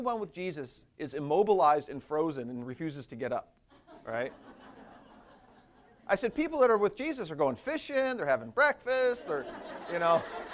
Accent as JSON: {"language": "English", "town": "Paw Paw", "region": "Michigan", "country": "United States", "tie": "born or raised there", "said": "I grew up in Paw Paw, Michigan"}